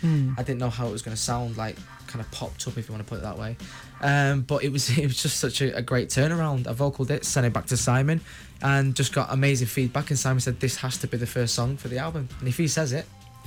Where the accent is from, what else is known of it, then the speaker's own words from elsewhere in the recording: Manchester, North West England, United Kingdom; I'm from Manchester, I get my swag on.